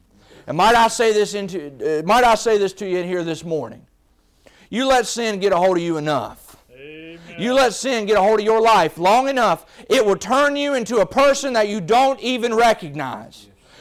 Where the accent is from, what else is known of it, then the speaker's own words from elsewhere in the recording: West Virginia, United States; and I'm from West Virginia, so I have to have a dictionary when I'm reading my Bible